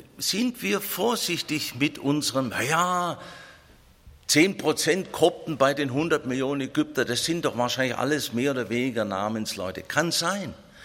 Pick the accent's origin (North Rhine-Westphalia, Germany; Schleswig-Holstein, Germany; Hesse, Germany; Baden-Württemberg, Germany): Baden-Württemberg, Germany; Ulm; Natürlich die Städte südlich des Limes, wie meine Heimatstadt Ulm schon